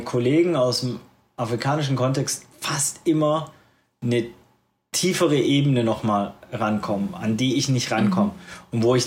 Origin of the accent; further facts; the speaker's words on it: Baden-Württemberg, Germany; now in Hamburg, Germany; als ja, Schwabe in St. Pauli sozialisiert